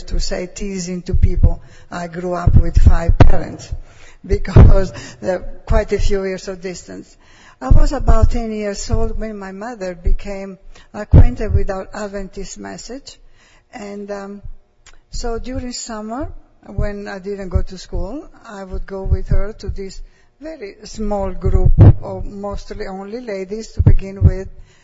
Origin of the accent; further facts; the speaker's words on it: Veneto, Italy; born there; English is a second language; I was born in Italy to a town 30 miles north of Venice. I was born into a Catholic home, a very good Catholic home.